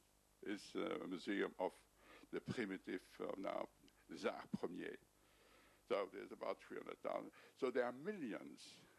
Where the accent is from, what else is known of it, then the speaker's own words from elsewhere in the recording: Belgium; from Belgium.